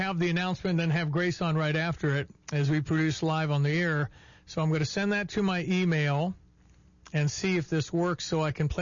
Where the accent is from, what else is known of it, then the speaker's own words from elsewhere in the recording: Philo, Illinois, United States; now in Champaign, United States; I am from Philo.